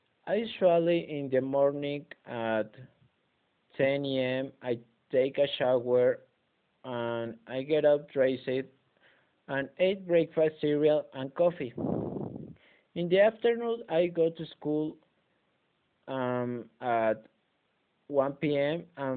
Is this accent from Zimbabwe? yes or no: no; San Jerónimo, Guerrero, Mexico; born there; English is a second language; I was born in San Jerónimo, Guerrero in 1996.